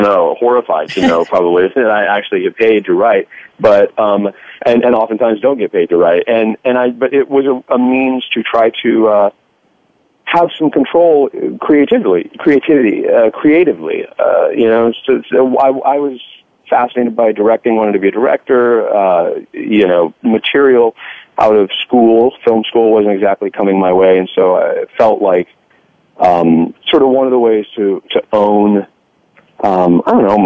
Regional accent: Kearney, Nebraska, United States; I mean, growing up in Kearney, which is a small 30,000 person town, college town.

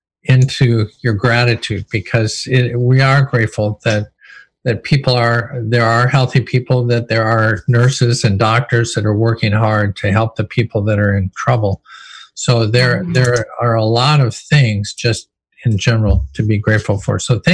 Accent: Kenya; I'm a Kenyan, if that's a term. I'm from Kenya.

